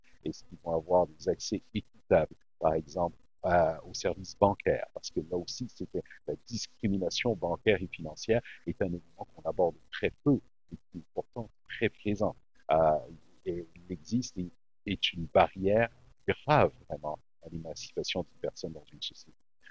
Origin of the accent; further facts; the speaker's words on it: Canada; also born or lived in France; Je suis certes d'origine béninoise, je suis né en France et j'ai grandi au Canada.